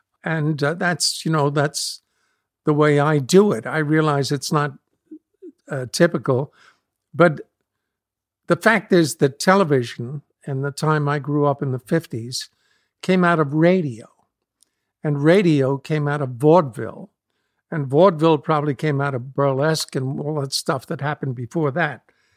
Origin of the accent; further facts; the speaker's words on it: New York City, New York, United States; I was raised in New York City, and I went to dancing school and learned how to sell a song